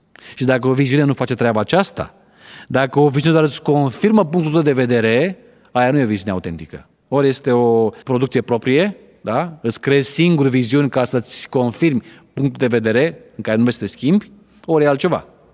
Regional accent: Bucharest, Romania; eram din București

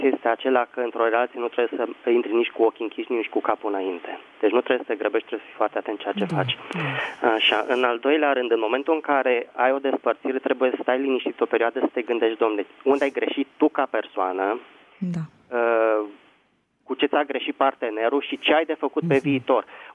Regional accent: Bucharest, Romania; sunt din București.

